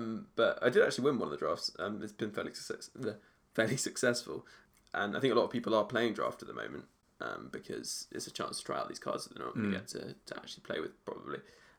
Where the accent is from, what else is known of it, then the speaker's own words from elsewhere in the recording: England, United Kingdom; So, so you obviously are American, we're English.